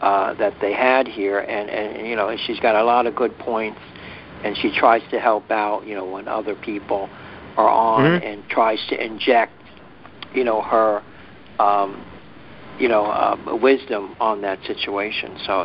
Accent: Connecticut, United States; Connecticut.

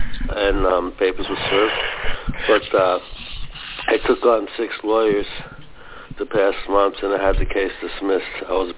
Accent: New Jersey, United States; I'm from New Jersey.

